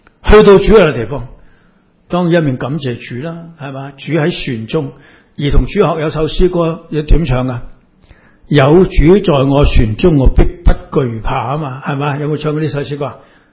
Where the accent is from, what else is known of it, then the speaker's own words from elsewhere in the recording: Hong Kong; 你话我哋香港人比其他外国人好得多啦